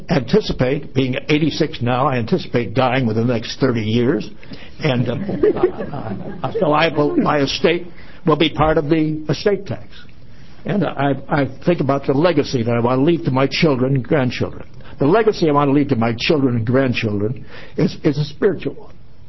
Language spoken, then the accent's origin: English; Portland, United States; I'm from Portland.